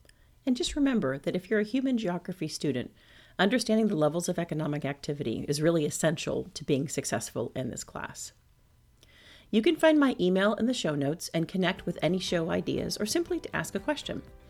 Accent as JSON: {"language": "English", "region": "Texas", "country": "United States", "said": "But since I'm from Texas, in Texas, there is a hamburger chain that is basically an institution, which is Whataburger."}